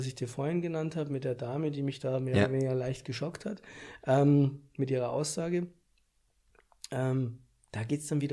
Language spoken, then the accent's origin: German; Bavaria, Germany; weil bei uns in Bayern ist es einfach teuer.